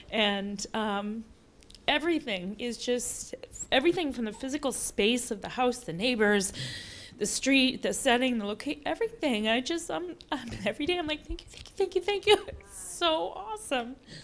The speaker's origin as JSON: {"language": "English", "town": "Boston", "region": "Massachusetts", "country": "United States", "lives_now": "Milford, United States", "said": "I didn't even know Milford was a town in New Hampshire. I was, Milford, where's that? I'm a Bostonian, you know?"}